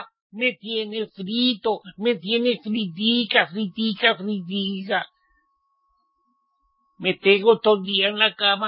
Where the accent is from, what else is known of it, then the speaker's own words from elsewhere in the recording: Spain; Como buen español me gustaba el jamón